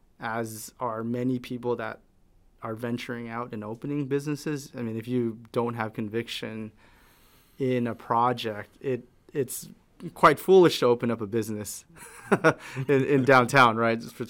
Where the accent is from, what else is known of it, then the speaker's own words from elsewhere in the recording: San Jose, California, United States; being born and raised in San Jose, you know, my whole life, I frequented that alley, you know, in my youth.